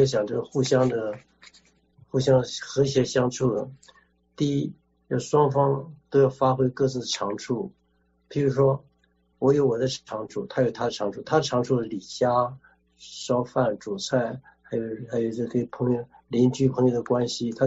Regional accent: Shandong, China; now in Taiwan; 我是山东人

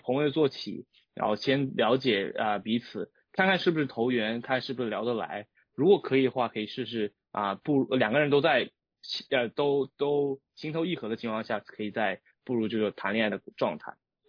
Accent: Shenzhen, Guangdong, China; now in Seattle, United States; 小时候在深圳长大是一个非常热和潮湿的一个地方那来西雅图呢相对来说冷一些

